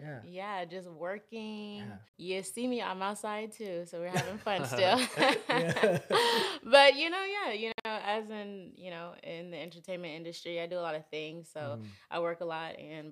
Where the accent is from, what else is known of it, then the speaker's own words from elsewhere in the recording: Houston, Texas, United States; now in Los Angeles, United States; Home is Houston. So Houston, Texas.